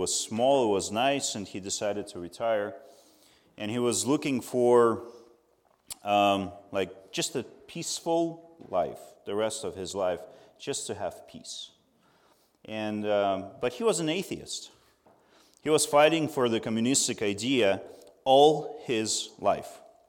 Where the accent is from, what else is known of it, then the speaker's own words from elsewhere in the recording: Ternopil, Ternopil Oblast, Ukraine; I came here from Western Ukraine, from a city called Ternopil. Please do not confuse with Chernobyl. We don't glow at night. Yeah, we're further away west. West, very like two and a half hours from Polish